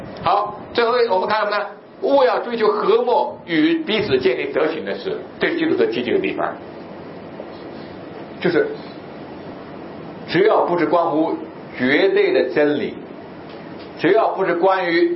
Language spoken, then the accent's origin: Chinese; Jiangsu, China; now in Guangdong, China; 因为在我老家是没有苦瓜的，在我们江苏是没有苦瓜的。我第一次来广东，第一次吃苦瓜